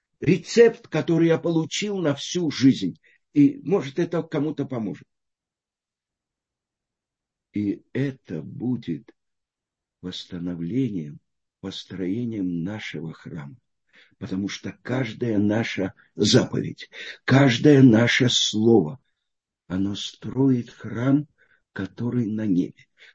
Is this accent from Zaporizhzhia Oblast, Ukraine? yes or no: no; Odesa, Odesa Oblast, Ukraine; Мой племянник приехал, я одессит, он приехал из Одессы.